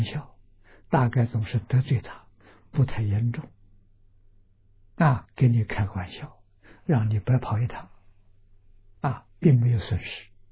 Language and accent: Chinese; Wuhu, Anhui, China; 我们家乡出米，属于芜湖这个地区